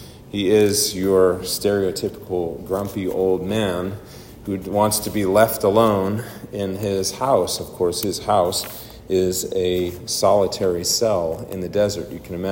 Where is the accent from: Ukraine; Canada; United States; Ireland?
Canada; Saskatchewan; I grew up in Saskatchewan, so it's pretty easy. It's flat as a pool table.